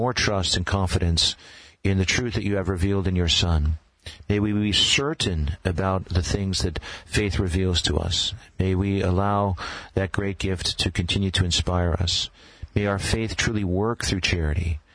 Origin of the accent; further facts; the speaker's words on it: Milwaukee, Wisconsin, United States; I'm half Polish. I'm from Milwaukee, Wisconsin. I eat kielbasa.